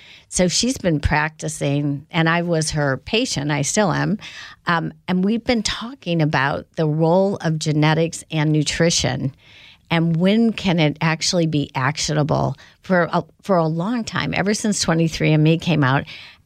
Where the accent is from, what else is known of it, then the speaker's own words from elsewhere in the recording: Indiana, United States; And then growing up in Indiana, it's not unusual for, well, we had dirt bikes and my dad loved tennis